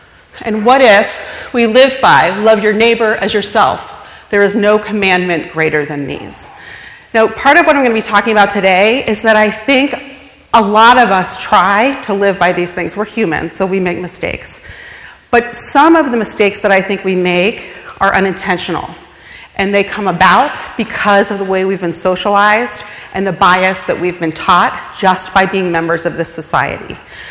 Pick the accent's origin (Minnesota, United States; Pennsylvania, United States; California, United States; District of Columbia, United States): Pennsylvania, United States; Upper St. Clair; Okay, so going back, I grew up in Upper St. Clair with my parents and seven siblings, and that had a huge impact on me and my faith